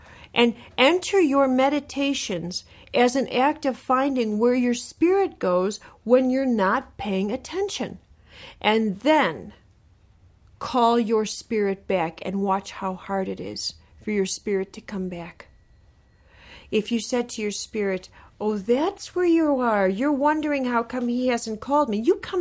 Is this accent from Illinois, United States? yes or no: yes; Chicago, Illinois, United States; I can talk about growing up in Chicago.